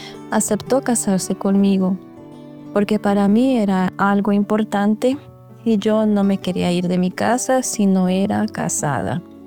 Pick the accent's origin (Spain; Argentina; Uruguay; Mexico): Mexico; born there; Nací en México en una familia católica. Soy la mayor de 6 hermanos.